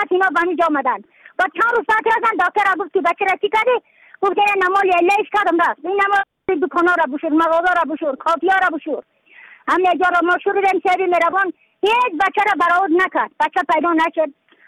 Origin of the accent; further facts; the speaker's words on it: Badakhshan, Afghanistan; از بدخشان هستم، مرکز بدخشان، ولسوالی اکلی پایان، قیره وینگ.